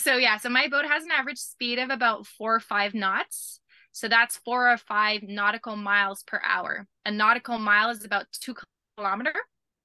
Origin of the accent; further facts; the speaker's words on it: Canada; So my boat is Canadian and I'm Canadian.